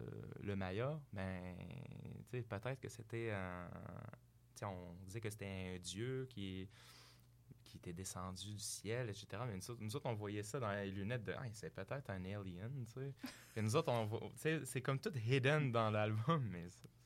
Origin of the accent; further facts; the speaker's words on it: Morocco; Moi, évidemment, je viens du Maroc. Là, j'avais quand même un bagage très, très métal extrême parce que je jouais dans des bandes de métal extrême au Maroc.